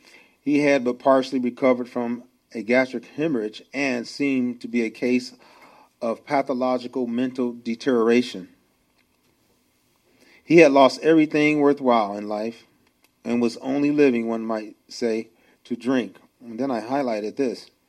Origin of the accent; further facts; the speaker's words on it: Flint, Michigan, United States; Born and raised in Flint, Michigan, born to my mother and my father, I was born in a one-parent home.